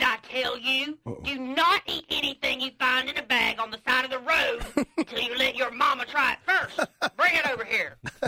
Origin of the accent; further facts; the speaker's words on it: Potluck, United States; I know you must be racking your brains wondering why I'm not actually calling you from my hometown of Potluck.